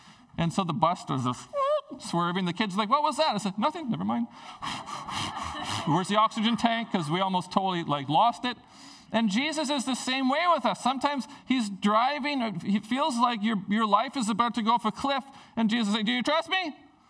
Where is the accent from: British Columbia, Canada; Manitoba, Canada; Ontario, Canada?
British Columbia, Canada; Prince Rupert; I grew up in Prince Rupert.